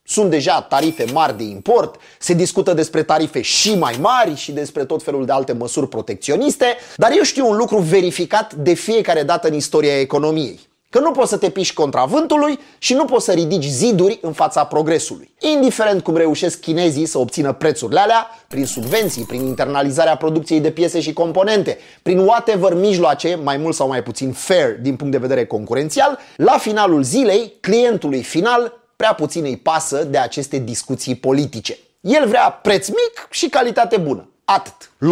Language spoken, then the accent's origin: Romanian; Romania; Ca un român suspicios ce sunt